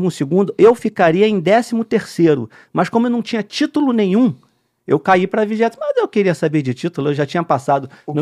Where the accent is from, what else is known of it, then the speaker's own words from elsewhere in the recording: Belford Roxo, Rio de Janeiro, Brazil; eu fui criado em Belfor Roxo, é um município da Baixada Fluminense, não sei se todos conhecem, município até pobre, não é um município de muitos recursos, não tem muito acesso, assim, faculdade.